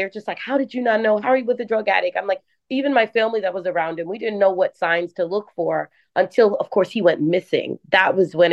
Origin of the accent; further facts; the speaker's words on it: Jamaica; So, and we're also from Jamaica.